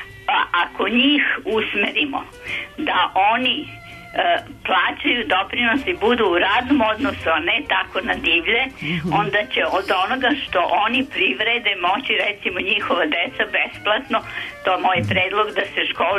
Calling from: Novi Sad, Vojvodina, Serbia; Ja sam iz Novog Sada i imam jedan predlog.

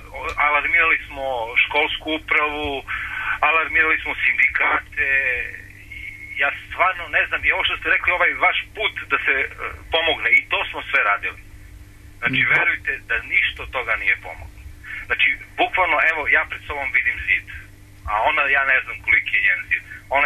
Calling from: Surdulica, Southern and Eastern Serbia, Serbia; Ja zovem iz Surdulice, zovem, ali ovdje je pitanje vezano za jedan još manji grad

